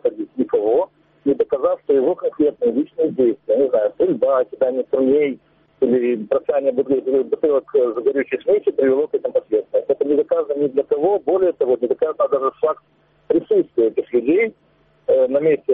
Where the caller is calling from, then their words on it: Kramatorsk, Donetsk Oblast, Ukraine; Краматорск.